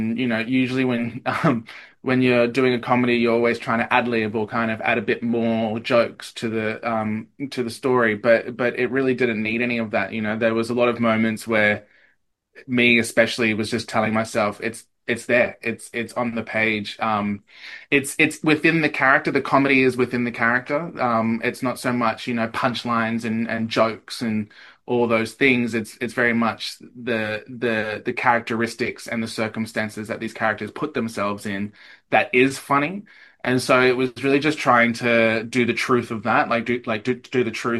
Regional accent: Eastern Australia, Australia; accent: Eastern Australian; there was a lot of moments in rehearsals where I had to get rid of my Eastern Australian accent and try and do a, you know, deeper … vibe for WA.

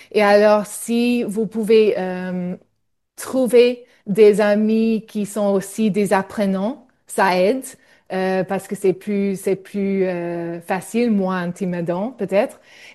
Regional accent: Australia; French is a second language; Mais en fait, j'ai grandi monolingue en Australie et j'ai appris le français à l'école jusqu'au lycée, mais pas très bien.

